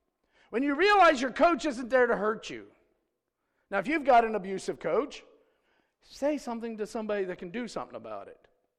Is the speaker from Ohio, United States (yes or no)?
yes; Ohio, United States; Had something to do with the fact I was from Ohio.